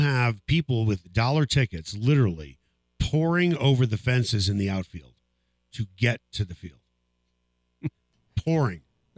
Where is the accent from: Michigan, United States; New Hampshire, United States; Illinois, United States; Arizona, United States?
Illinois, United States; Chicago; I grew up in Chicago. I remember this day well.